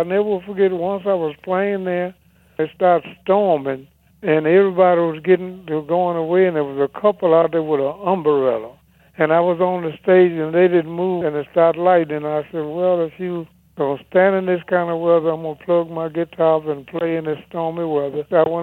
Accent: Louisiana, United States; Well, I'm from Louisiana.

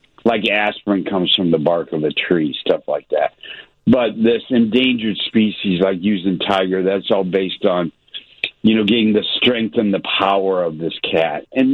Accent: Indiana, United States; And I said, I'm from Indiana.

